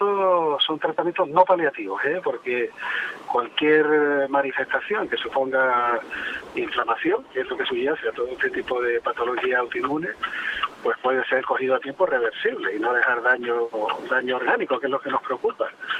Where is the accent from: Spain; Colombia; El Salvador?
Spain; Canary Islands; moved away; Yo soy canario. Mucho año fuera, pero canario.